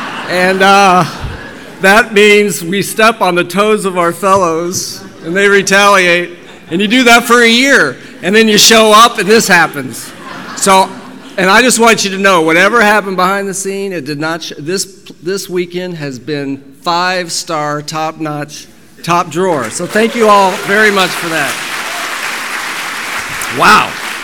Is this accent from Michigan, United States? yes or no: no; Tallahassee, Florida, United States; I am from Tallahassee, Florida. Boy, it's good to be here.